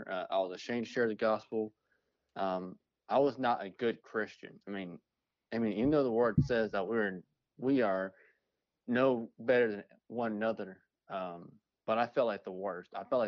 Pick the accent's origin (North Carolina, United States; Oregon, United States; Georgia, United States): North Carolina, United States; Statesville; now in Albany, United States; I'm originally from Statesville, North Carolina, but I live in Albany, Kentucky. Lived here about 5 years now.